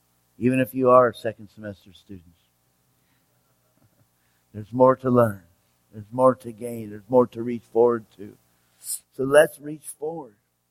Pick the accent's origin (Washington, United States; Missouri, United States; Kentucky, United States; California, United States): California, United States; I'm from California. I got two girls.